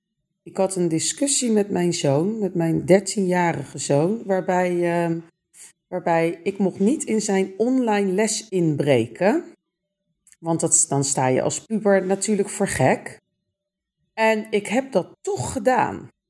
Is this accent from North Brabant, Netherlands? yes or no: no; Maassluis, South Holland, Netherlands; Ik ben 41 jaar oud. Ik woon al eigenlijk mijn hele leven in Maassluis.